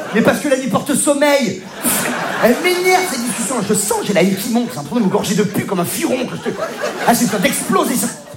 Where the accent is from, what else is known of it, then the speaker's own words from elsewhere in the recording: Provence-Alpes-Côte d'Azur, France; Oui, je viens du sud de la France, oui. Ah, je suis provençal.